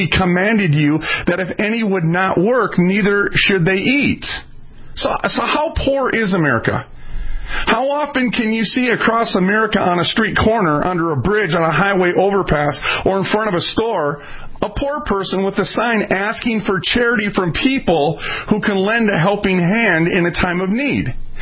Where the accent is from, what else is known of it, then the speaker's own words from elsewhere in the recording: Minneapolis, Minnesota, United States; I mean, I came from a welfare household. I came from North Minneapolis.